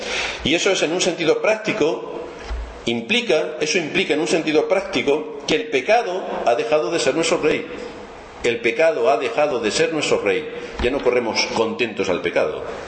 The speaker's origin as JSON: {"language": "Spanish", "country": "Spain", "said": "Es el rey de todos nosotros que vivimos en España y somos españoles."}